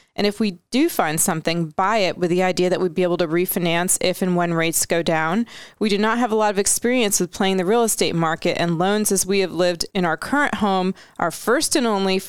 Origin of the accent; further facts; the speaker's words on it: Canada; My only issue is I'm Canadian.